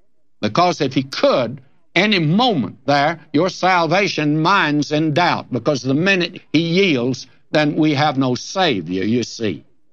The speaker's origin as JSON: {"language": "English", "region": "Texas", "country": "United States", "tie": "born or raised there", "said": "I'm a Texan who wants to go back there. That's where I lived as a boy."}